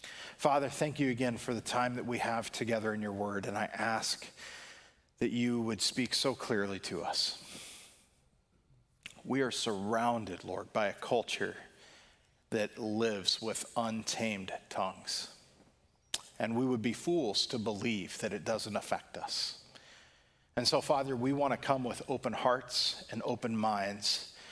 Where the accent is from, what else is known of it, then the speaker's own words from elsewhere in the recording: California, United States; But another natural disaster that I was very used to seeing as well growing up in California was that of fires.